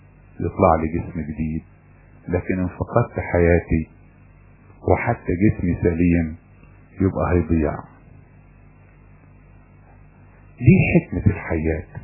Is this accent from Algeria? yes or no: no; Upper Egypt, Egypt; عندنا في الصعيد